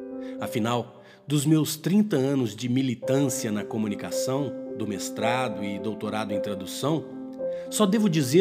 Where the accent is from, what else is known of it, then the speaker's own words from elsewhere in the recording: Brazil; born there; vim até a Costa do Descobrimento do Brasil, meu país natal, para entrevistá-lo.